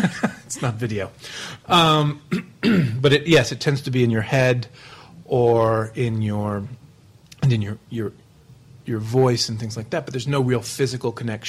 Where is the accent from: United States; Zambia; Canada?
United States; Being an American, we have, your work visas for the Stratford Festival